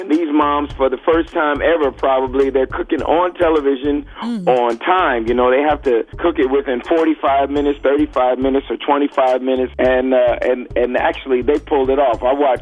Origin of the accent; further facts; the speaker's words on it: Philadelphia, Pennsylvania, United States; Yeah, come on, Philly. I'm born and raised.